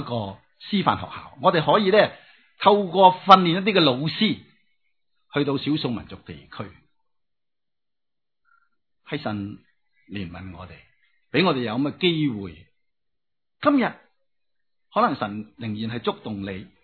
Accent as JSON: {"language": "Cantonese", "country": "Hong Kong", "said": "我哋香港人教英语咧系蚀底嘅，因为你系香港人嘛，"}